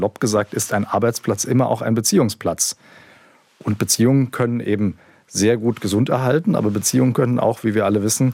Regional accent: Erlangen, Bavaria, Germany; interessanterweise bin ich selber in Franken groß geworden, aber mit einer norddeutschen Familie im Hintergrund.

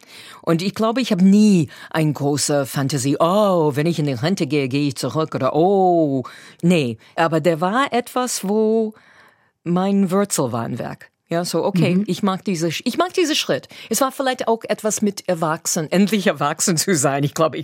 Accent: Massachusetts, United States; German is a second language; now in Germany; Ich komme aus Massachusetts, wir haben nie eine Waffe im Haus gehabt, weil es ist nicht erlaubt in Massachusetts.

